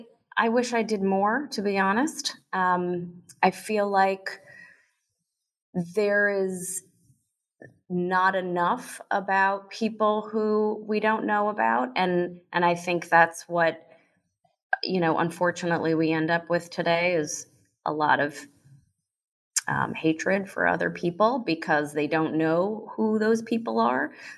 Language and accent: English; New Jersey, United States; I grew up in New Jersey with parents of, my mom was from Brooklyn. My dad was from the Bronx. So very New York, Jewish parents. But they ended up in Jersey because they wanted some land for their children.